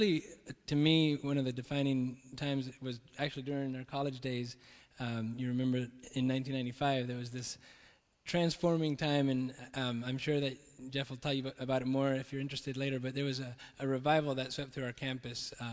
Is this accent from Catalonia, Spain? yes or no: no; Madrid, Community of Madrid, Spain; I grew up in Spain. My parents were a missionary family in Madrid and just lived there. They were a church planting mission. And so I grew up in the faith